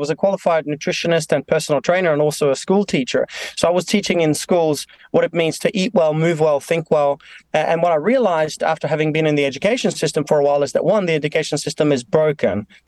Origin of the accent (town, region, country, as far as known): Norway; born or raised there; moved away as an adult; now in Australia